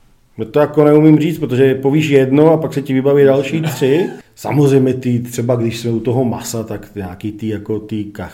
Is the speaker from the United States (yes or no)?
no; Slovakia; moved away; já jsem jako odjel ze Slovenska na západ a já jsem se tady zastavil a mně se to strašně líbilo